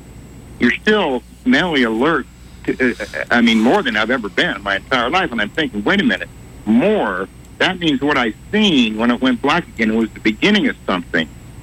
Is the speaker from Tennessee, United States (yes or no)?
no; Idaho, United States; I grew up in Idaho, and I spent every summer for about 10 to 12 years in Island Park, which bordered West Yellowstone, which bordered Yellowstone National Park.